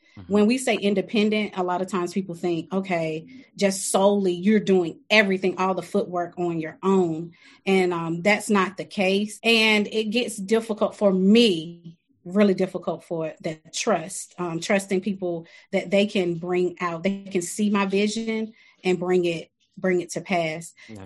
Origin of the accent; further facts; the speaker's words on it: Grand Rapids, North Carolina, United States; I'm from Grand Rapids, North Carolina, okay. Little small town.